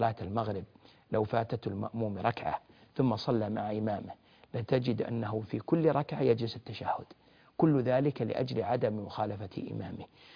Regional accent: Saudi Arabia; ولهذا أصبح النظام عندنا في المملكة العربية السعودية

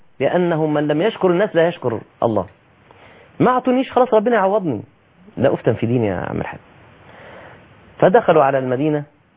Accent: Egypt; عندنا في مصر

